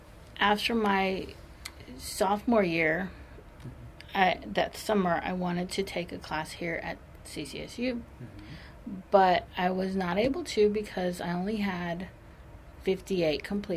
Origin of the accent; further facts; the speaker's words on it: Corpus Christi, Texas, United States; So I am from Corpus Christi. This is my hometown.